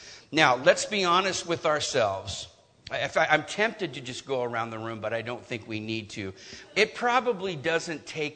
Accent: California, United States; So I'm a pastor's kid. I was raised in Northern California, rural Northern California.

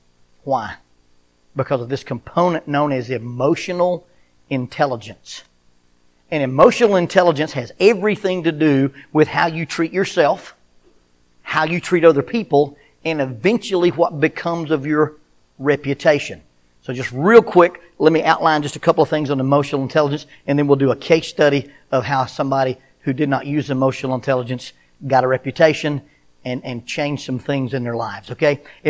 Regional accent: Gurley, Alabama, United States; I'm from Huntsville because that's where my office is, and nobody knows where Gurley is.

